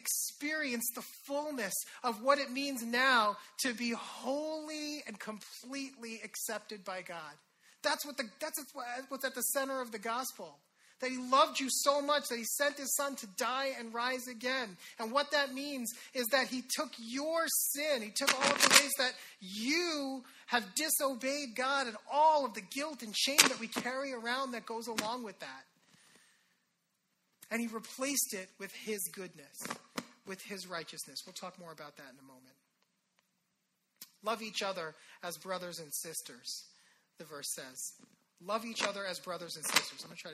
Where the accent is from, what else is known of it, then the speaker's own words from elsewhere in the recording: India; I'm Indian. I've got this huge family. Like, I've got like hundreds of cousins, I think.